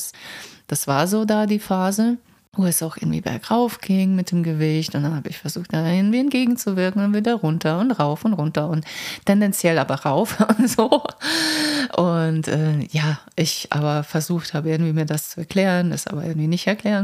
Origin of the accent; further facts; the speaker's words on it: Croatia; now in Germany; Also ich komme aus Kroatien, da war es gang und gäbe jeden Sonntag Süßes, Zuckerprodukte.